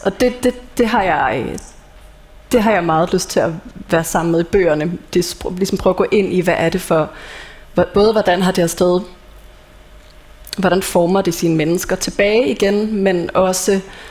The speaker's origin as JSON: {"language": "Danish", "region": "Central Denmark Region", "country": "Denmark", "tie": "born or raised there", "said": "det er det i hvert fald det sted, hvor jeg voksede op, og i stor del af Danmark med det her industrielle landbrug, som præger Vestjylland"}